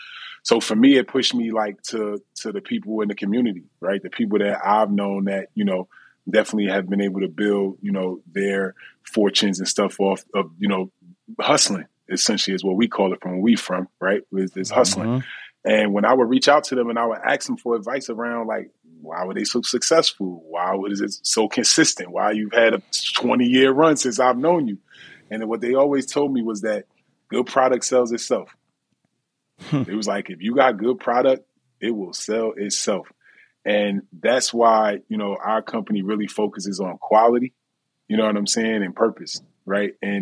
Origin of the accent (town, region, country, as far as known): New Jersey, United States